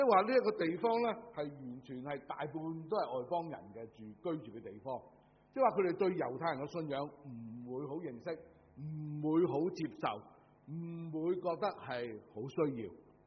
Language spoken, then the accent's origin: Cantonese; Hong Kong; 所以有人話呢，我哋香港人呢就唔係好純呢個嘅中國人嘅